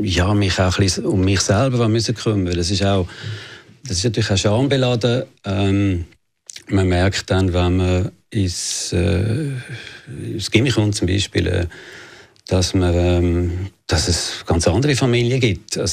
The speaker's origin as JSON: {"language": "German", "town": "Oerlikon", "region": "Zurich", "country": "Switzerland", "tie": "born or raised there", "said": "ich bin unter eher härteren Bedingungen, ein bisschen prekären Bedingungen aufgewachsen in Oerlikon. Ich bin dort ins Primarschulhaus Öpfelbaum gegangen. Meine Mutter ist eine französische Jüdin"}